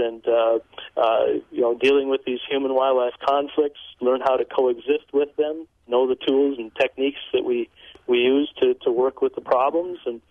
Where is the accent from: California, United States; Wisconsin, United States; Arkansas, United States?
Wisconsin, United States; moved away; And I grew up in Wisconsin 40 years ago, as you're saying, and then I went away.